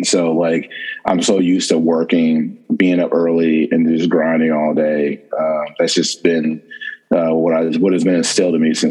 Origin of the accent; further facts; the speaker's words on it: Euclid, Ohio, United States; I'm originally from Cleveland, Ohio, by way of a suburb called Euclid.